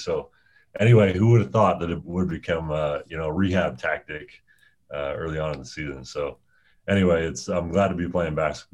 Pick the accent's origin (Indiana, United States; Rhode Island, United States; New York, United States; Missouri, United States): Indiana, United States; I've never met Bobby Knight for as many, you know, growing up in Indiana.